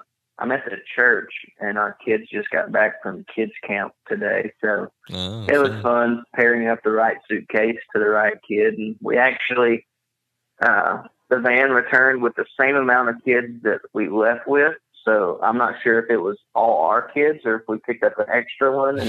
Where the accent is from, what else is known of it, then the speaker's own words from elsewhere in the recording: East Tioga, Alabama, United States; From the big city of East Tioga, Alabama.